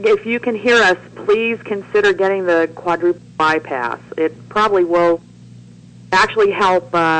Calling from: Columbus, Ohio, United States; Hi, Kevin. … from Columbus.

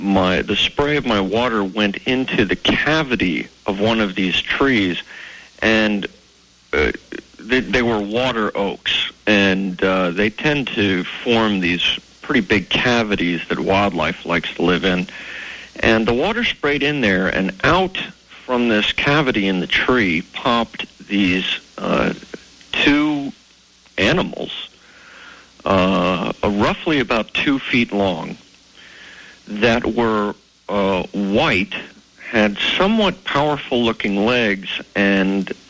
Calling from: Washington, District of Columbia, United States; I'm calling from Washington, D.C., and I'm listening to you on WTNT.

